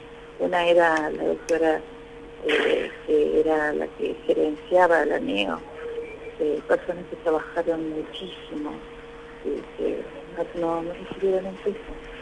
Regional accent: Uruguay; Entonces soy de Uruguay

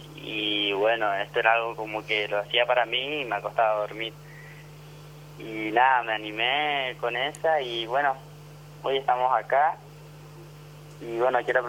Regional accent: Misiones, Argentina; poder estar representando mi provincia. Como seguramente saben, soy de Misiones.

